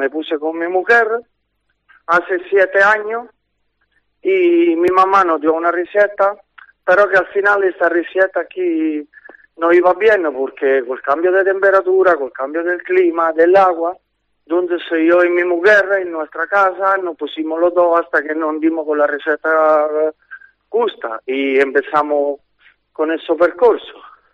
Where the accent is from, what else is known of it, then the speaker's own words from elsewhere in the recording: Italy; Spanish is a second language; now in Spain; soy italiano